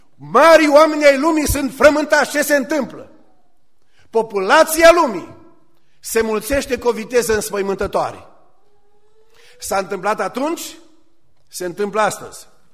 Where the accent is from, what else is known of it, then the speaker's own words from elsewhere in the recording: Burzuc, Bihor County, Romania; Eu m-am născut și am crescut la Burzuc.